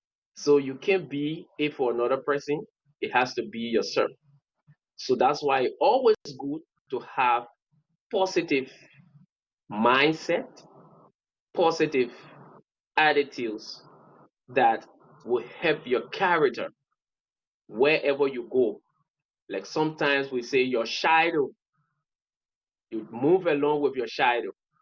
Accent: Bong County, Liberia; Oh, the county I'm from Bong County.

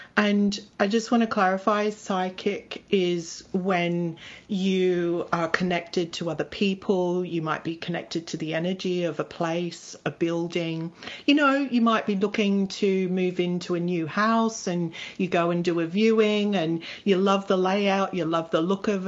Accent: Australia; now in United Kingdom; you might pick up I've got a little bit of an accent, which isn't English. I'm originally from Australia

